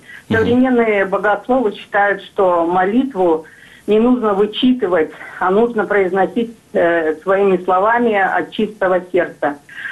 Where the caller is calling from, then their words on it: Kaluga Oblast, Russia; я звоню из Калужской области